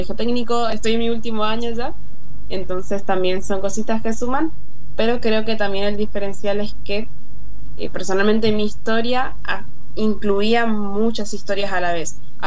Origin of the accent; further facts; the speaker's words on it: Posadas, Misiones, Argentina; ahora tengo 18. Ya hace poquito cumplido. Y bueno, ahora soy de Posadas Misiones, vivo, estudio acá, nací acá.